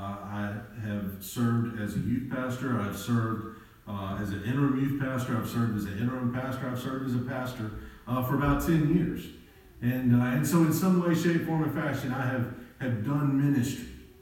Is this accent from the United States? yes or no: yes; Tuscaloosa, Alabama, United States; And so my family is all from the great state of Alabama. We are from God's country over in Tuscaloosa.